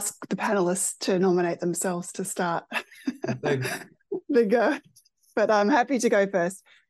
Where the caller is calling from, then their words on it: Melbourne, Victoria, Australia; I'm joining from the Wurundjeri and Boonwurrung lands of the Kulin Nation here in Melbourne, in Australia